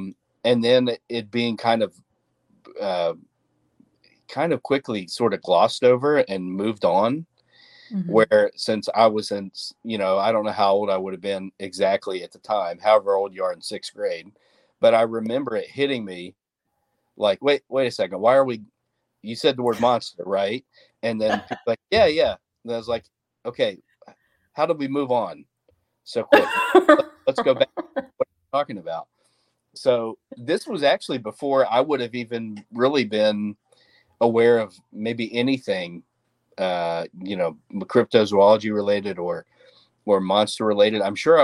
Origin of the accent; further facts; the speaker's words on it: Grantsville, West Virginia, United States; No. So originally I'm from Grantsville, which is Calhoun County, which is a neighboring county.